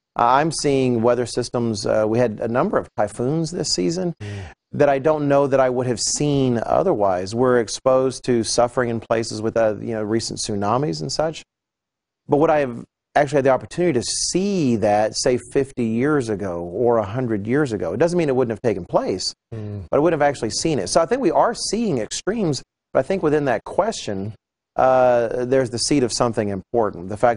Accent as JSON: {"language": "English", "country": "United States", "said": "I'm an American. I tend to think of the events that have happened in the United States."}